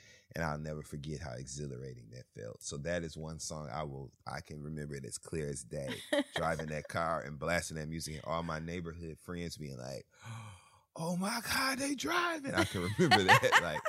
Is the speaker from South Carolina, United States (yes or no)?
no; Michigan, United States; I grew up in Michigan, so we were very much connected to like East Coast rap artists.